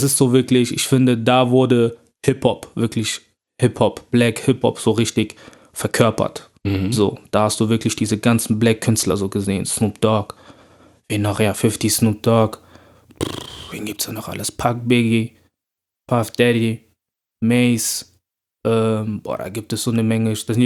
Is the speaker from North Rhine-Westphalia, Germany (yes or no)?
yes; Bonn, North Rhine-Westphalia, Germany; Im Herzen Bonn, weil ich bin in Bonn aufgewachsen. Ich habe in Bonn alles erlebt, sei es meine komplette schulische Laufbahn, mein Freundeskreis